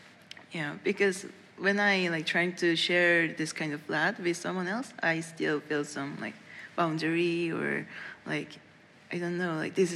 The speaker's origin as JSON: {"language": "English", "region": "Seoul", "country": "South Korea", "second_language": "English", "said": "Yeah, I'm from Seoul, South Korea"}